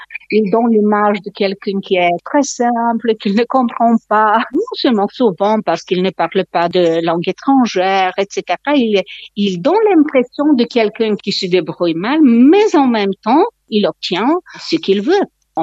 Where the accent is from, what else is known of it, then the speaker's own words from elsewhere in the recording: Bulgaria; French is a second language; parce que c'est une thème pour la Bulgarie, on est voisin de la Turquie.